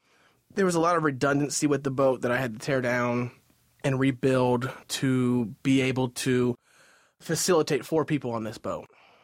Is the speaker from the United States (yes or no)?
yes; Ohio, United States; we grew up together in the Pickwa-Sidney area of Ohio.